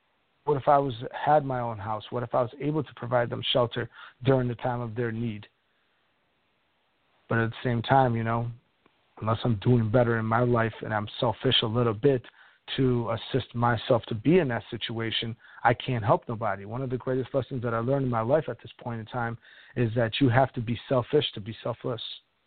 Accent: Chicago, Illinois, United States; I'm from Chicago. I know those West Side dopes houses.

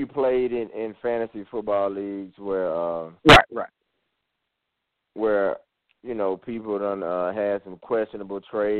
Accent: Texas, United States; Straight up just because I'm from Texas, I'm like, nope, they got to destroy them.

